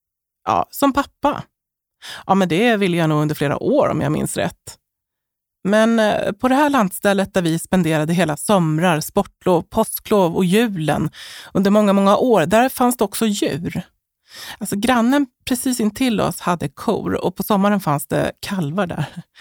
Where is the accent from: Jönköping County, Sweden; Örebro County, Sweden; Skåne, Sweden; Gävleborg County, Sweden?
Gävleborg County, Sweden; Delsbo; also born or lived in Stockholm; Vid den här tidpunkten hade vi flyttat från Stockholm, där jag är född, till Hälsingland i en liten ort som heter Delsbo.